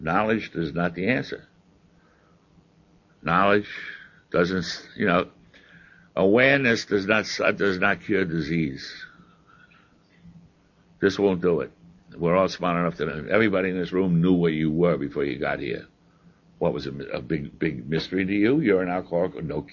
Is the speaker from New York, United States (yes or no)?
yes; New York, United States; It was very common. I'm from New York. It was very common all over to have soup kitchens